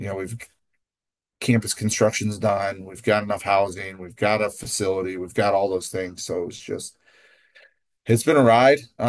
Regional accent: Parkersburg, Iowa, United States; And then I'm born and raised in Iowa, obviously Parkersburg. Staying semi close to home has always been something that has been, a high priority for myself and my wife.

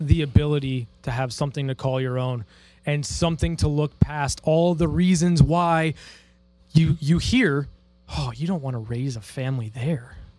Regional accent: Los Angeles, California, United States; from L.A., so there were teams just there for the taking for me

